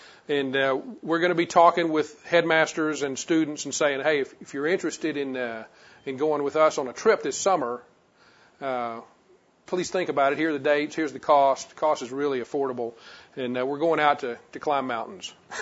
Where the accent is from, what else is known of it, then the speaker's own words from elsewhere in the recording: Baton Rouge, Louisiana, United States; I was born and raised in Baton Rouge, went to school in Louisiana Tech, family of four.